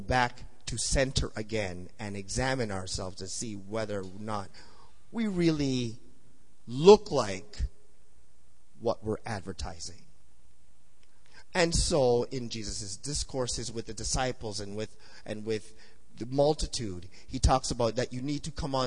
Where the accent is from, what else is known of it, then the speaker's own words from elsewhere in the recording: Canada; I'm a Tim Hortons guy because I'm, you know, I'm Canadian